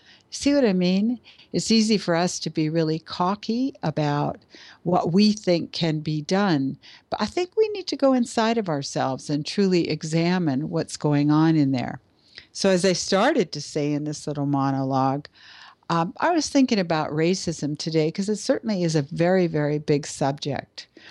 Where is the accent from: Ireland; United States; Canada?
Canada; I'm Canadian, not American, and I'm not always familiar with the Constitution.